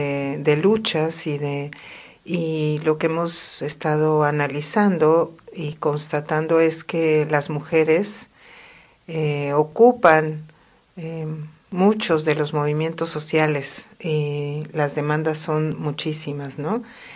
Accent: Mexico; en mi país, en México, ¿no?

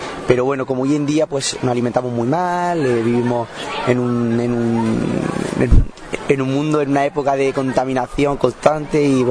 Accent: Ibros, Andalusia, Spain; es un producto de allí de mi tierra, de Jaén, de donde somos que nosotros somos de Jaén, de Ibro concretamente

